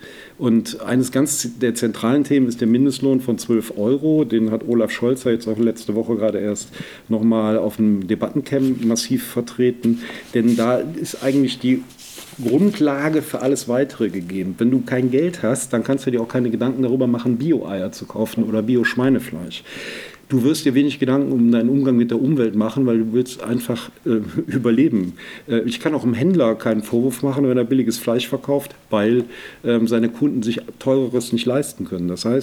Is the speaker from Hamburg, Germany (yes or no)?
no; Cologne, North Rhine-Westphalia, Germany; born there; now in Bergisch Gladbach, Germany; Ich bin geboren in Köln, auch während des Studiums habe ich in der Kölner Südstadt gelebt und dann bin ich meiner Frau nach Bergisch Gladbach gefolgt